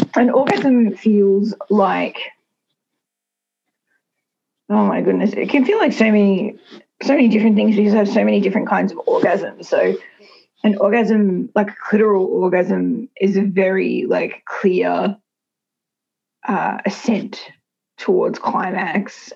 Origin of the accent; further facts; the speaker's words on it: Australia; I am bisexual and I am Australian and I live in Australia, born in Australia.